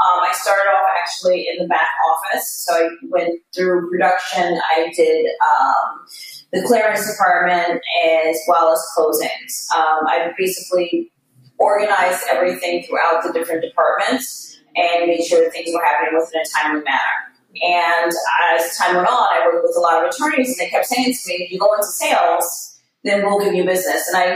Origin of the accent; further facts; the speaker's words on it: Bronx, New York, United States; I'm an original New Yorker, born and bred. I was born in the Bronx and spent several years there and basically moved out to Long Island about, 14 years ago now at this point.